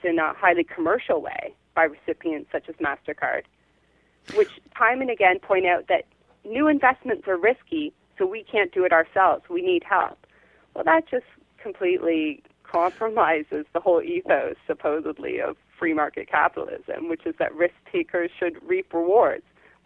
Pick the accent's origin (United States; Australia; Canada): Canada; now in United Kingdom; because I'm a Canadian living in Britain